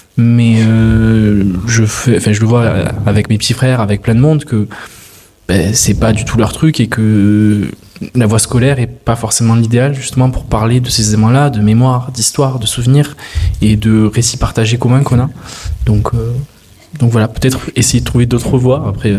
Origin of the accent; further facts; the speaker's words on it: Occitanie, France; Moi, je viens de la région de Toulouse